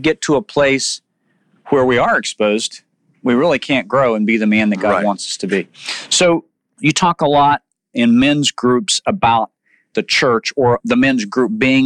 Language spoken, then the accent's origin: English; Oklahoma, United States; So growing up in Oklahoma, Mickey Mantle is